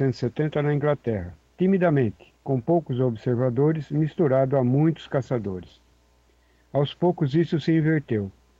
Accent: Itapuí, São Paulo, Brazil; born there; now in Ubatuba, Brazil; Nasci aí na região, em Itapuí, entre Jaú e Bauru. Moro em Ubatuba há 40 anos

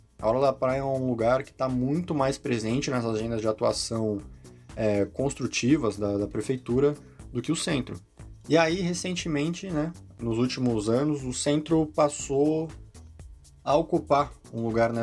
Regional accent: Santos, São Paulo, Brazil; eu sou de Santos, né? Eu nasci e vivi lá a maior parte da minha vida até agora

